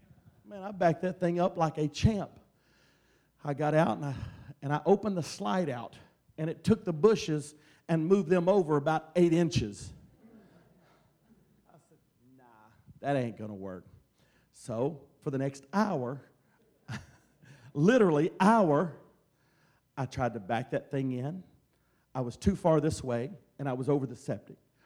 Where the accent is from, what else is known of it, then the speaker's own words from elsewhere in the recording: Texas, United States; My dad used to tell me, we're from Texas, okay?